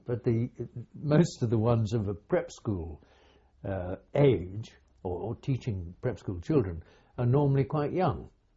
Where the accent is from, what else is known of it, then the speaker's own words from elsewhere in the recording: Masvingo, Zimbabwe; born there; I was born in Rhodesia, as it was then called.